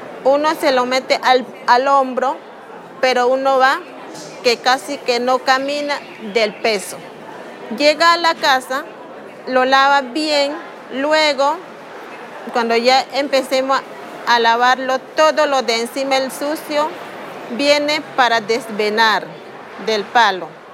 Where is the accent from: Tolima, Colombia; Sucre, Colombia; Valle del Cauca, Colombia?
Valle del Cauca, Colombia; Buenaventura; Vengo del Resguardo Indígena Joaquincito, río Naya, municipio de Buenaventura.